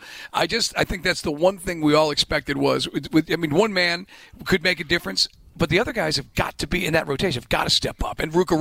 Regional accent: New York, United States; now in Atlanta, United States; like where I grew up in New York, now Atlanta, of course, is home, but back in Long Island

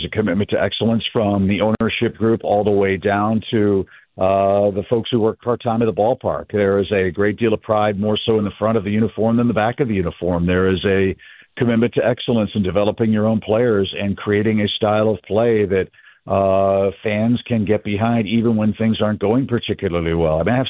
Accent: St. Louis, Missouri, United States; And look, I grew up in St. Louis. I was born and raised there.

